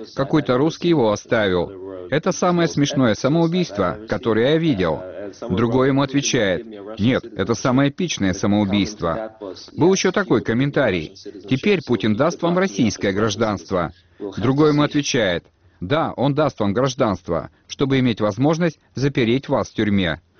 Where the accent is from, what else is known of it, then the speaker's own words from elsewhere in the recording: Slovenia; Russian is a second language; Мы росли с этим в Словении, вы знаете.